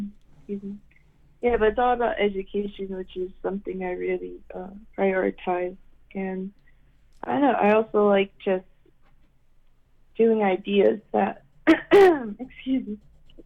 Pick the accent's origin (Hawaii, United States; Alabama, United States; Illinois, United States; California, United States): Illinois, United States; I grew up in the Chicago suburbs where, you know, it was barely more diverse compared to a lot of the surrounding cities, but it was predominantly white.